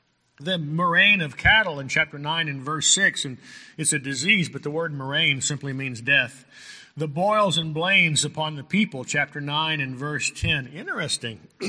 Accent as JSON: {"language": "English", "town": "Carlsbad", "region": "New Mexico", "country": "United States", "tie": "born there", "said": "I was born in Carlsbad."}